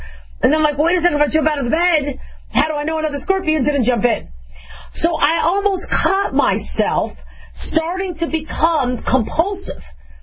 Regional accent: Arizona, United States; You know, I mean, I grew up in Arizona, so we had scorpions.

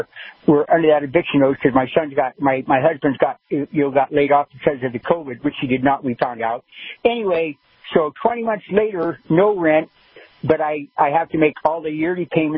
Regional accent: California, United States; Well, I apologize, but I was from California. I decided I had to get out of there.

